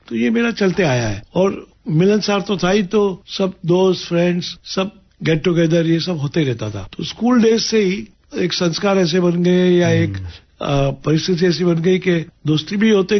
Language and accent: Hindi; Mumbai, Maharashtra, India; मैं मुंबई में पैदा हुआ और मुंबई में मेरी स्कूलिंग हुई। स्कूलिंग मेरी हिंदुविद्या भवन में हुई